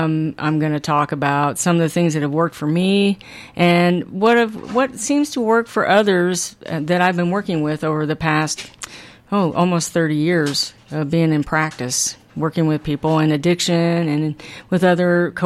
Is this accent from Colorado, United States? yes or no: yes; Denver, Colorado, United States; also born or lived in Ohio; I was adopted in Ohio, and later on went to Denver and spent a lot of my, you know, junior high, high school, and colle